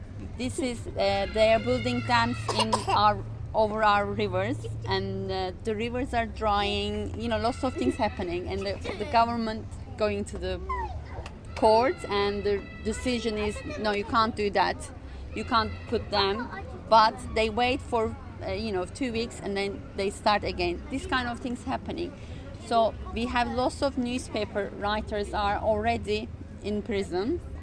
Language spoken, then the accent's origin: English; Istanbul, Turkey; now in Ipswich, United Kingdom; I am originally from Istanbul. I live in Ipswich at the moment.